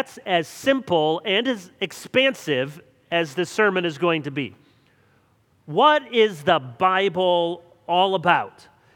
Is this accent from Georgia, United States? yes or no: no; Jenison, Michigan, United States; As you may remember, I grew up in Jenison